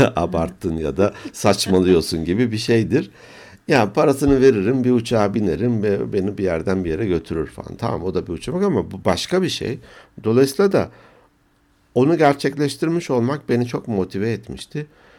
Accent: İnönü, Eskişehir, Turkey; Belki bahsetmişimdir hani Eskişehir İnönü benim memleketim

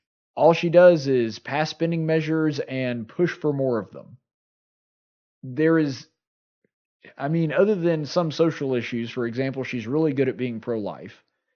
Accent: Alabama, United States; I'm an Alabama boy through and through, born and bred, but Kentucky is my second home

